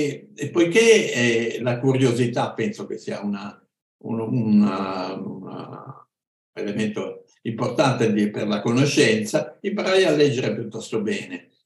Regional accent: Naples, Campania, Italy; ero bambino, io sono napoletano

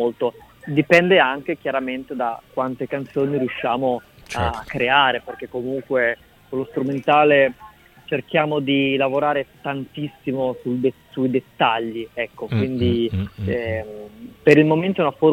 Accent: Rimini, Emilia-Romagna, Italy; oggi io sono di Rimini

